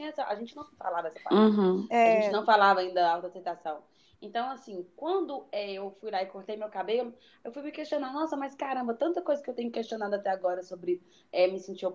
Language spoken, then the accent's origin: Portuguese; Divinópolis, Minas Gerais, Brazil; eu tenho 27 anos, eu sou de Divinópolis, Minas Gerais, no Brasil